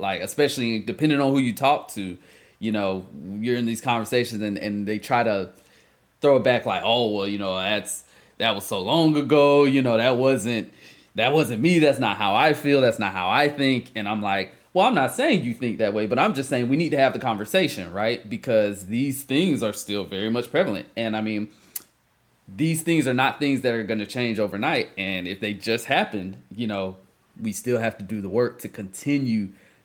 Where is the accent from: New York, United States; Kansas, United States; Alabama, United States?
Alabama, United States; Dothan; For those that don't know, I'm from Dothan, Alabama.